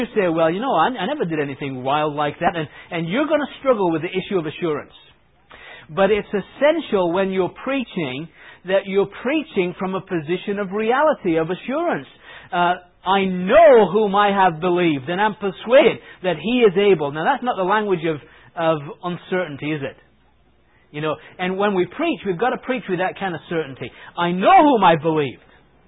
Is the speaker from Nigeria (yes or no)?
no; England, United Kingdom; And certainly, growing up in England